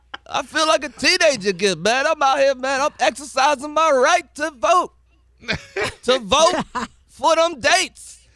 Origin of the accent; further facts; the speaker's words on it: Fayetteville, North Carolina, United States; I'm from North Carolina. Thanks for asking. I appreciate you asking me that question. I'm from Fayetteville, it's a small town.